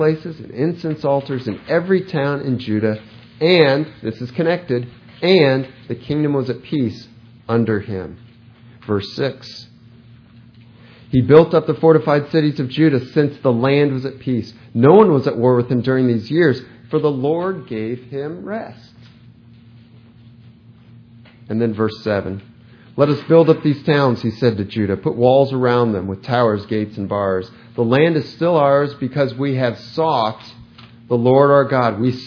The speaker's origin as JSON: {"language": "English", "region": "Ohio", "country": "United States", "tie": "born or raised there", "said": "some of you know that my hometown is where Rutherford B. Hayes, 19th president of the United States, was born."}